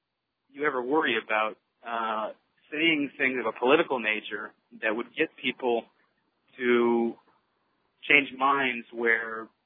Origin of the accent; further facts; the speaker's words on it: Indiana, United States; I'm actually from Indiana. I'm driving home right now for Easter.